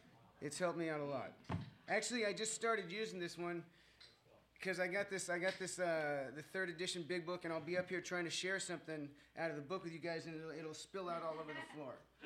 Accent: Goleta, California, United States; So, about me. I come from Goleta.

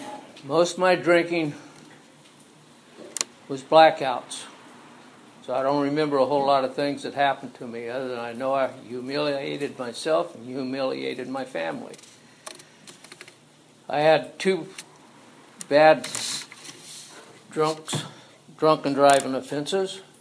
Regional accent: Santa Maria, California, United States; I was born here in Santa Maria back in 1943. I was raised here as a Christian.

